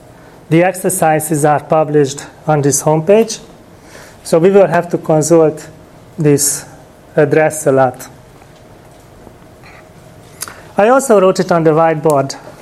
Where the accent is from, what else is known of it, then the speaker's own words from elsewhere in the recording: Debrecen, Hajdú-Bihar, Hungary; I am back in Hungary and I teach there at the university. So this is my country. Budapest is the capital, and I come from Debrecen, which is the second largest city in Hungary. The population is about 300,000 people